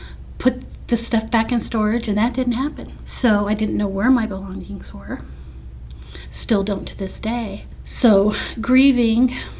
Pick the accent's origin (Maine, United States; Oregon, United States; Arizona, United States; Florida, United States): Arizona, United States; Tucson; I'm originally from Tucson, Arizona. I came here for a longevity summit. I was a guest speaker. I became ill and was unable to go back home to Arizona.